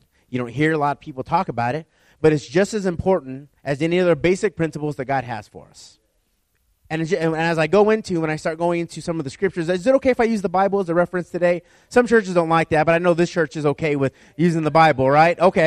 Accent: Tehachapi, California, United States; Like in the snow, I was raised in Tehachapi. You guys know where Tehachapi is at.

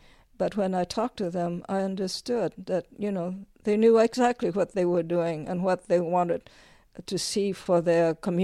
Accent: North Vietnam, Vietnam; had spent all my life in French schools, you know, learning more about France than about Vietnam. And I was a refugee from North Vietnam. I knew nothing about the South Vietnamese countryside.

